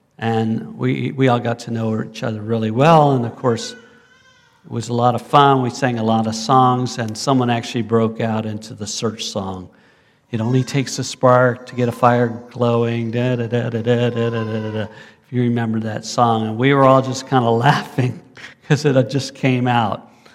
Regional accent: United States; I guess I'm an American, right?

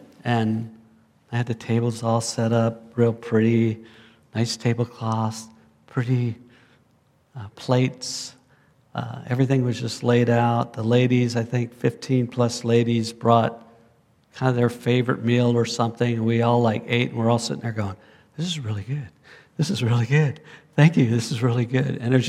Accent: United States; I guess I'm an American, right?

